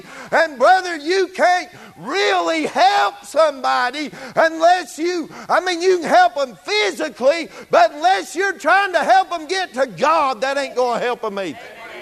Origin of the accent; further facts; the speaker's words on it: Marion, North Carolina, United States; when it got to my hometown, the news that the war had been ended, the old timers said that on Main Street of Marion, North Carolina